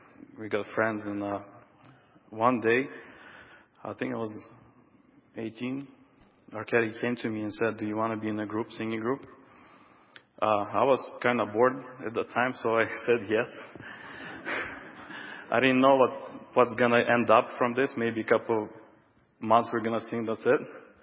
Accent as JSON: {"language": "English", "country": "Kyrgyzstan", "second_language": "English", "moved": "yes", "said": "When I was I came from Kyrgyzstan. There were about five families in our church. It was bigger at that time, but everybody starting to moving to United States."}